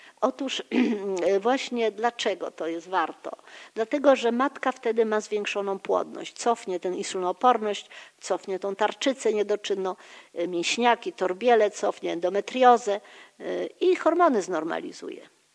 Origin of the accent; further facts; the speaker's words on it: Gdańsk, Pomeranian Voivodeship, Poland; bo jestem z Gdańska